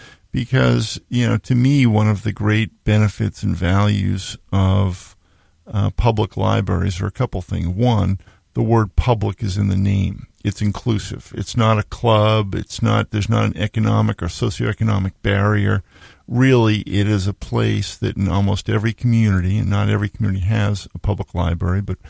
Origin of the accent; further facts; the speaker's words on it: Needham, Massachusetts, United States; I grew up in Needham, Mass.